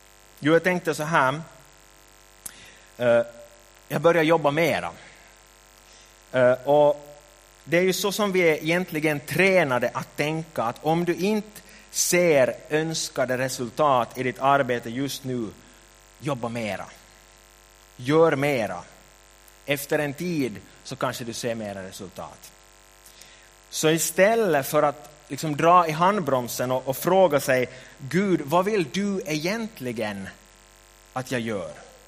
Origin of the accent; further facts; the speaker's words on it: Ekenäs, Uusimaa, Finland; När jag var 20 år så började jag jobba i min hemförsamling där jag hade vuxit upp som barn i Ekenäs.